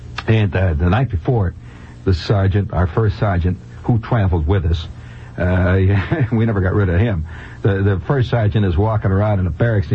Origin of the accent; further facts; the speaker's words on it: Indiana, United States; Gasser's from California. I'm from Indiana, you know.